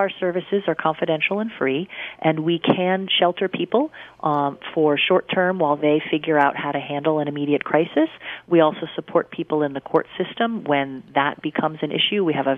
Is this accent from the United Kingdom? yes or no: yes; South West England, United Kingdom; I'm from Cornwall. I really love being embedded in the community that I live in.